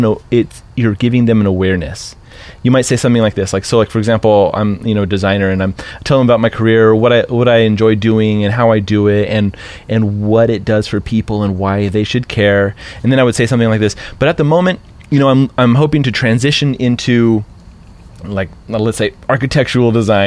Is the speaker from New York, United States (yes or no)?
no; Las Vegas, Nevada, United States; I was raised in Las Vegas.